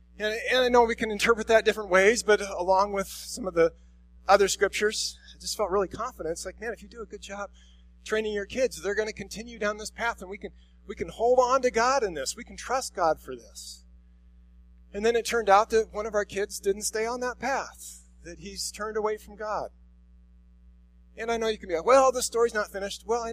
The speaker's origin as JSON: {"language": "English", "town": "Council Bluffs", "region": "Iowa", "country": "United States", "tie": "born or raised there", "said": "So I grew up in Council Bluffs, Iowa, and we were, I don't know, a couple miles from the city, out in the country just a little bit."}